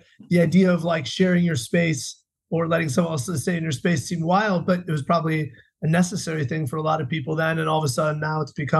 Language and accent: English; Chicago, Illinois, United States; now in Los Angeles, United States; As you said, you know, I'm from Chicago and it was a different time.